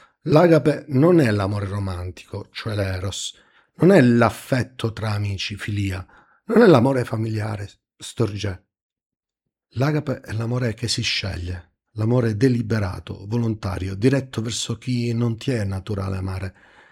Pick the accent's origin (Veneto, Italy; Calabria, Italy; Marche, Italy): Calabria, Italy; in Calabria, la mia terra, sono 46.